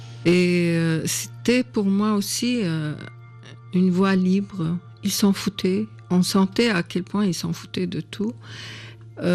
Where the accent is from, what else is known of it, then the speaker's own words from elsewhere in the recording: Syria; French is a second language; now in France; je sais que j'ai un accent qui marque que je ne suis pas française, mais je n'ai jamais essayé de l'effacer ou de faire un effort, parce que je ne veux pas. Je veux rester une Syrienne en France jusqu'à la liberté de la Syrie.